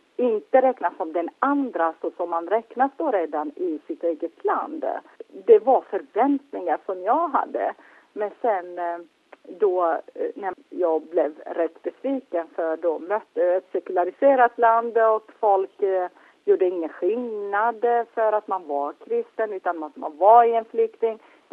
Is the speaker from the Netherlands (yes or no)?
no; Turkey; När jag säger att jag är från Turkiet och betraktas jag som turk